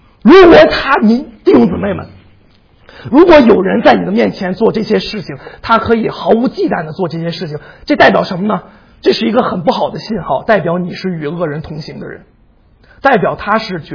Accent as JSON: {"language": "Chinese", "country": "China", "said": "我们中国人不爱责备，我们就喜欢商量"}